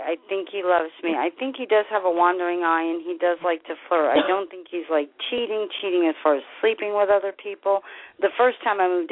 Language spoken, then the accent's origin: English; New Jersey, United States; Well, I'm originally from New Jersey.